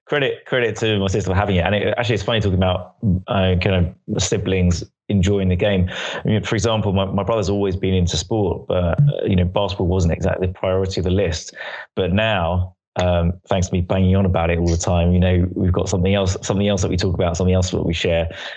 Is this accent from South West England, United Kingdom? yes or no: no; Stanmore, London, United Kingdom; No, I'm from Northwest London, from Stanmore originally.